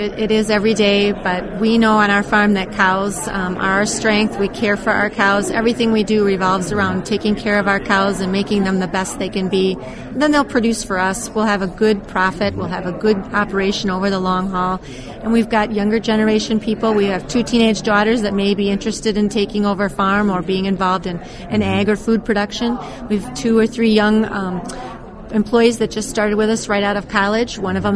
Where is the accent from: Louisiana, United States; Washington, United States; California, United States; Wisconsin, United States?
Wisconsin, United States; Watertown; I'm from Watertown, Wisconsin, and I have a dairy farm there with my husband Lloyd and our young partner Tim Strobel.